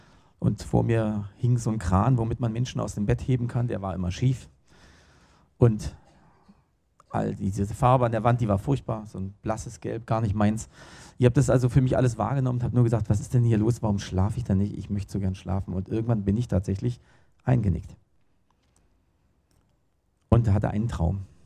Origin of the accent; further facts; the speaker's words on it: Berlin, Germany; born there; moved away; Also ich komme gebürtig aus Berlin und da lebt auch meine Familie.